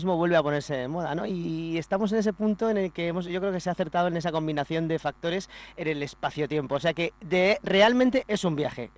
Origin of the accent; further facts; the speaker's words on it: Valencia, Valencian Community, Spain; also born or lived in Madrid; aunque soy madrileño, me crié en Valencia. Estoy muy acostumbrado a las fallas.